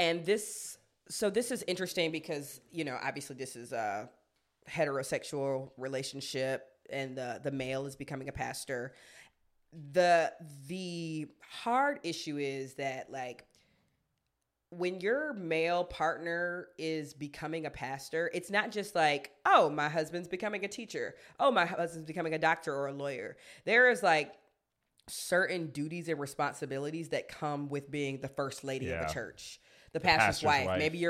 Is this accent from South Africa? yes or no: yes; South Africa; I'm South African, and in my family, we practice traditional ceremonies, and we recognize our ancestors, people who lived before us, like our great-grandparents and other family members, while still believing in God.